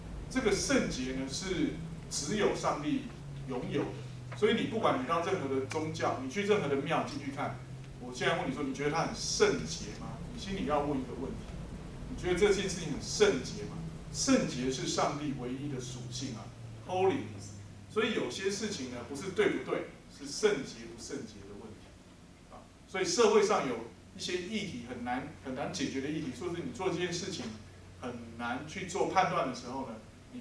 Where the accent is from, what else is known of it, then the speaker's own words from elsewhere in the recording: China; 天是我们中国我们中国人传承下来，中国这个民族传承下来所敬拜的对象